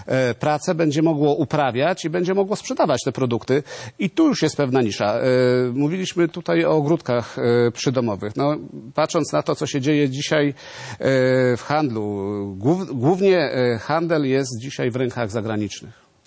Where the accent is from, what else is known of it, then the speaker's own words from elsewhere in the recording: Poland; Lubelszczyzna, Podkarpacie. Tutaj te regiony Polski, gdzie te gospodarstwa są drobniejsze.